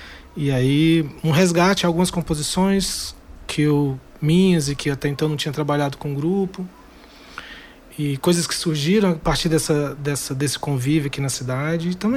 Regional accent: Tocantins, Brazil; also born or lived in Poços de Caldas, Brazil; now in Londrina, Brazil; Eu cresci no Tocantins, né? Naquele território maravilhoso ali entre a Amazônia, o Cerrado e o Pantanal, né?

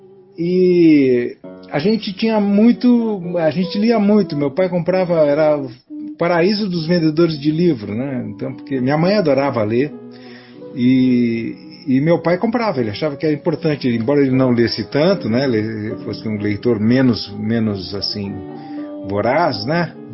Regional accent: Londrina, Paraná, Brazil; Olha, o lugar onde eu nasci, né, onde eu tive acesso às coisas, né, às informações, às poucas informações que existiam, né, o ambiente cultural que existia na época

